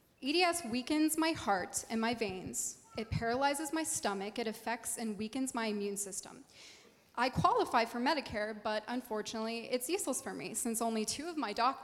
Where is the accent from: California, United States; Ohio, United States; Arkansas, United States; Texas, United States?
Arkansas, United States; Springdale; I'm from Springdale, Arkansas.